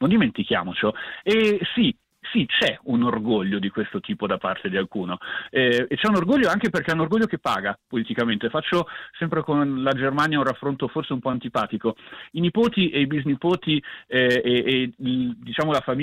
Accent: Trentino-Alto Adige, Italy; da trentino mi saprei divertire come si deve, sarei un chiuso orso di montagna

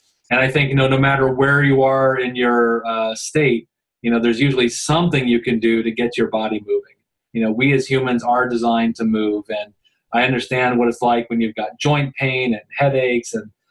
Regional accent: Fairfield, Connecticut, United States; And we had a school here in my hometown here at Fairfield, Connecticut, that had a roof that was leaking.

